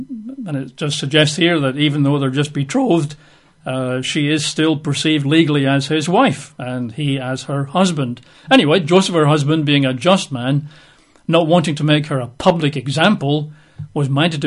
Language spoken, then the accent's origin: English; Scotland, United Kingdom; Even when I was growing up in Scotland, when I was a young boy